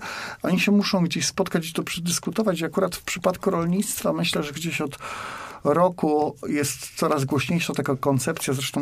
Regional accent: Wolsztyn, Greater Poland Voivodeship, Poland; jak byłem dzieckiem i dorastałem w okolicach Wolsztyna.

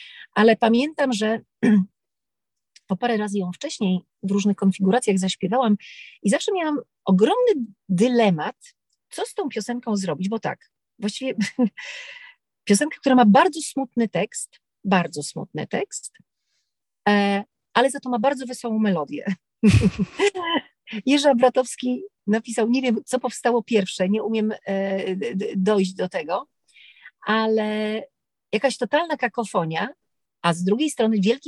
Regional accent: Warsaw, Masovian Voivodeship, Poland; ja i Maciej Miecznikowski jesteśmy z Warszawy.

